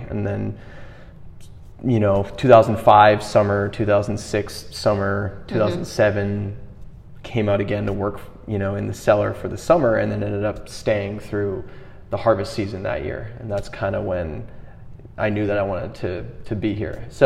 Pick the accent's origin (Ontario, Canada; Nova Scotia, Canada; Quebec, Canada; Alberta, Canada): Alberta, Canada; Edmonton; So I was born in Edmonton, Alberta, Canada, which for those who don't know where Alberta is, for your listeners that aren't aware, that's sort of above Montana in the western part of Canada. So Edmonton is one of the more northern cities in that province